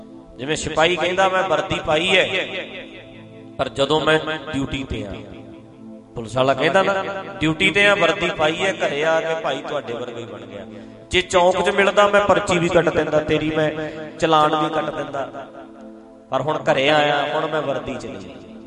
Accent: Punjab, India

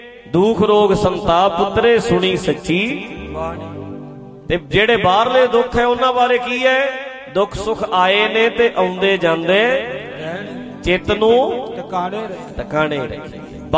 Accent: Sangrur, Punjab, India; ਸਾਡਾ ਕੀ ਕਸੂਰ ਸਾਡਾ ਜ਼ਿਲ੍ਹਾ ਸੰਗਰੂਰ ਵੀ ਸਾਡਾ ਕਸੂਰ ਹੀ ਨਹੀਂ ਕੋਈ ਅਸੀਂ ਤੇ ਸੰਗਰੂਰ ਵਾਲੇ ਠੀਕ ਠੀਕ ਹੀ ਹਾਂ

